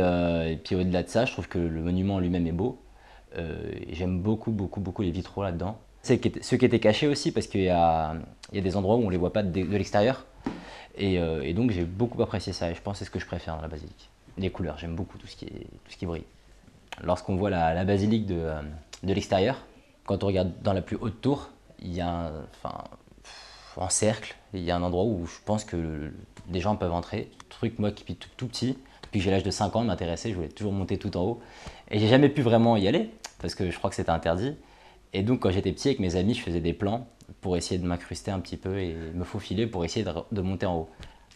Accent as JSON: {"language": "French", "town": "Saint-Denis", "region": "Île-de-France", "country": "France", "tie": "born or raised there", "also_born_or_lived": "Paris", "said": "Enfin moi je suis né à Paris 4e, mais j'ai grandi à Saint-Denis depuis tout petit, depuis la naissance."}